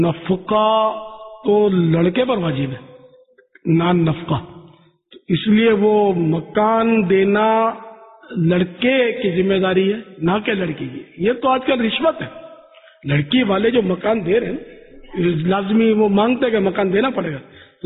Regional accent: Pakistan; born there; میں اگرچہ پاکستان میں پیدا ہوا ہوں, کتیانہ کبھی گیا نہیں, لیکن ظاہر ہمارے ماں باپ تو وہیں کے تھے.

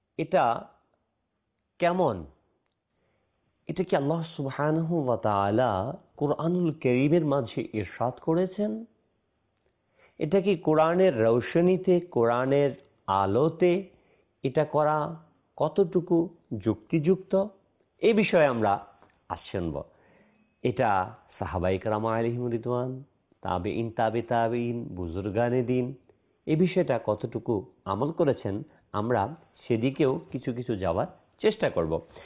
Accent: Bangladesh; যেমন আমি বাংলাদেশি, আমি বাংলা ভাষায় বিভিন্ন কাসিদা পাঠ করি

